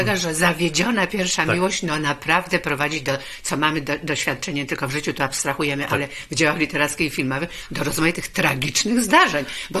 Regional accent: Olkusz, Lesser Poland, Poland; ja to pamiętam z mojego rodzinnego miasta Olkusza

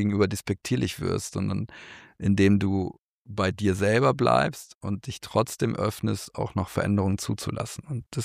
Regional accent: Mönchengladbach, North Rhine-Westphalia, Germany; Mönchengladbach, meine Heimatstadt

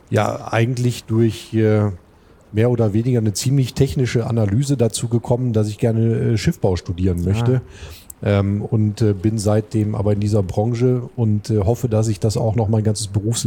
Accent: Duisburg, North Rhine-Westphalia, Germany; born there; now in Hamburg, Germany; Ich bin in der Hansestadt Duisburg geboren, habe auch da studiert und bin dann über Umwege jetzt zum zweiten Mal in Hamburg.

